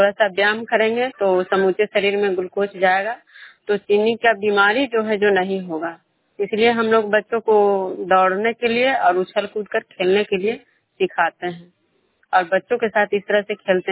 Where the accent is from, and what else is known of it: Vishnupur, Bihar, India